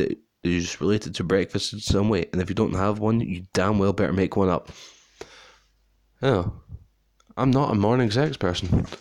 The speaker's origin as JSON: {"language": "English", "region": "Scotland", "country": "United Kingdom", "said": "I'm from Scotland, which is in Britain."}